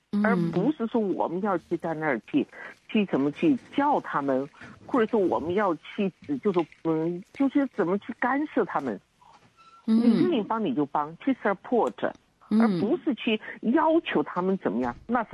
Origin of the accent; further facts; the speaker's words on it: Sichuan, China; now in Australia; 我也是四川的啊